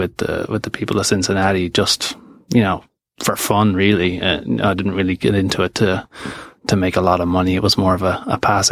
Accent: Ireland; moved away as an adult; I was born and raised in Ireland, and I moved here in 05.

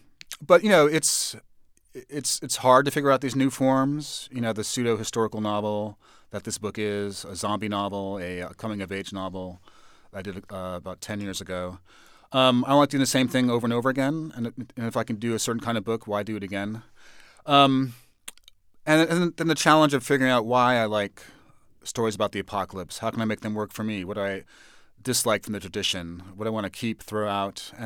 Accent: New York, United States; I'm from New York

